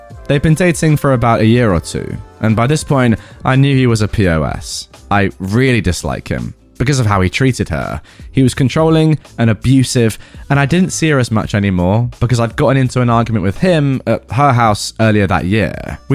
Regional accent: United States; born there; My backstory is that I was born in the States, but my family are immigrants.

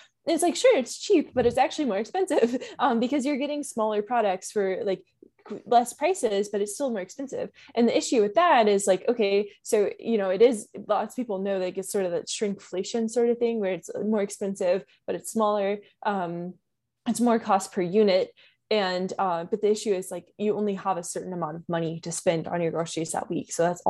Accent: Kentucky, United States; Okay. Yeah, I mean, so like I'm from Kentucky, and like it was very normal to like always see a dollar store like at almost every corner

